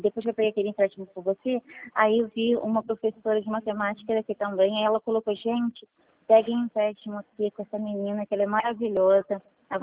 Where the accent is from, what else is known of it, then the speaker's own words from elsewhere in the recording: Saquarema, Rio de Janeiro, Brazil; A gente é daqui de Saquarema.